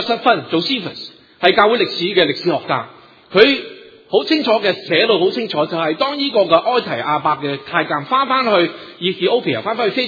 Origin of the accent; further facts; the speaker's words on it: Hong Kong; also born or lived in Canada; now in United States; 我来了美国呢有二十几，将近二十一年。我从加拿大搬下来，我以前在香港长大，1978年移民去加拿大才信主，以前是无神论的人